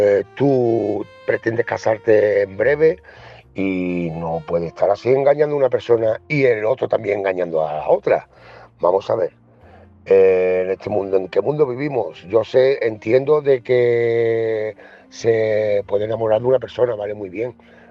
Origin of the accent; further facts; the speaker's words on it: Barbate, Andalusia, Spain; soy de Cádiz, Barbate